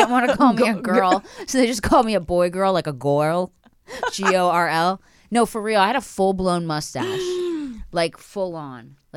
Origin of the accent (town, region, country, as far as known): Philadelphia, Pennsylvania, United States; born or raised there